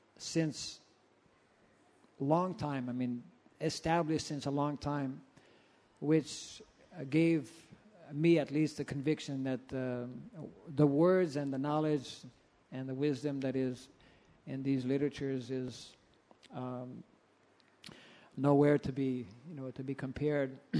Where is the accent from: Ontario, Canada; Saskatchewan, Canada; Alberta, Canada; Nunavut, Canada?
Ontario, Canada; So when I left the temple to go to my hometown, that was in Northern Ontario